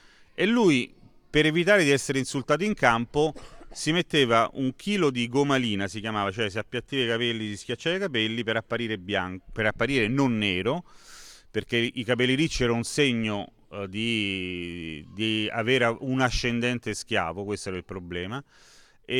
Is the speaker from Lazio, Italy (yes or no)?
yes; Rome, Lazio, Italy; da quando avevo 5 anni, 4 anni nel quartiere, sono di Roma